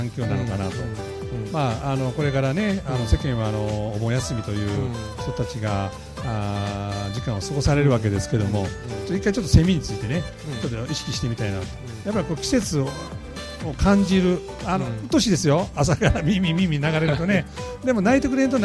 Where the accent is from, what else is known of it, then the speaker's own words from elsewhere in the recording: Hikone, Shiga, Japan; 我々ね、生まれたとこからこうお城の周りに住んで生まれ育ってますから、